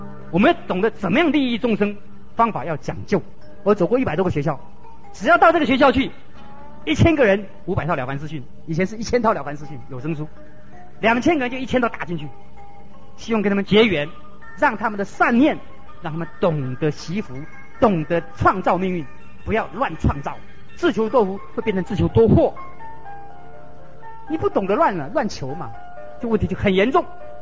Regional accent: Taiwan; 台湾是我们的宝岛，我们的家乡

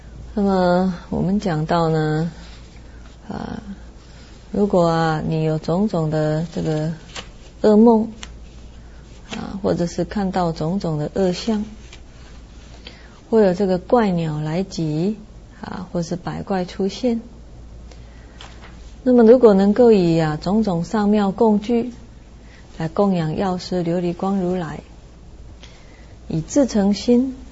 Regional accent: Taiwan; 这以前呢，我们闽南话叫垃圾鬼，肮脏鬼。

